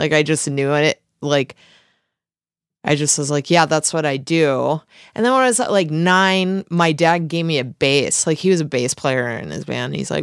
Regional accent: Midwest, United States; I'm from the Midwest and like we're, my mom's a French Canadian descent and my dad's Swedish and descent.

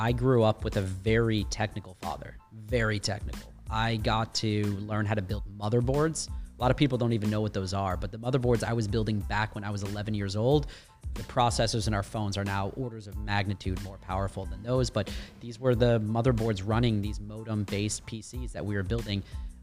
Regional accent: Buffalo, New York, United States; moved away as an adult; I grew up in Buffalo, New York, very blue-collar town, great people, great city. But that's how I paid my way out of Buffalo.

